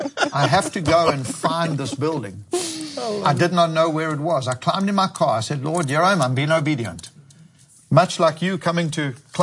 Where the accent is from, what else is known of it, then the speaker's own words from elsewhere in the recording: East London, Eastern Cape, South Africa; I was born and bred in East London. I was raised in East London.